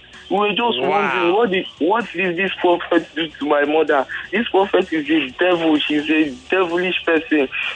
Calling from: Ikorodu, Lagos, Nigeria; I'm calling from Ikorodu.

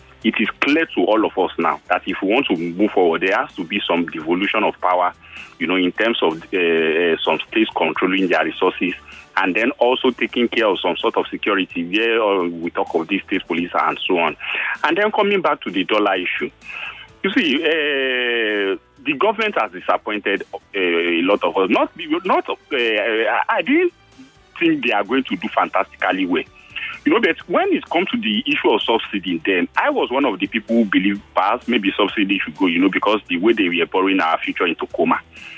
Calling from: Ekwe, Imo, Nigeria; I'm calling from Ekwe.

